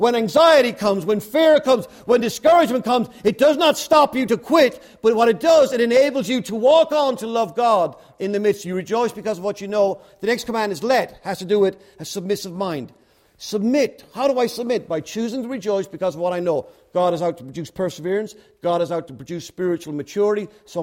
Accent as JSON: {"language": "English", "country": "Ireland", "tie": "born or raised there", "said": "It's like fishing in my hometown in Ireland, largest river in Ireland, England, Scotland, and Wales."}